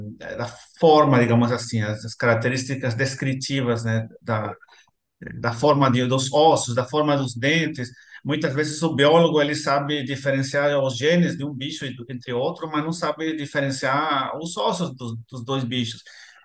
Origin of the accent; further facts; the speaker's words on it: El Salvador; Portuguese is a second language; moved away as an adult; now in Brazil; era uma curiosidade que eu tinha de sair um pouco lá da minha terra, né? Porque meu país é muito pequeno, então você conhece ele rapidinho. Para você ter uma ideia, El Salvador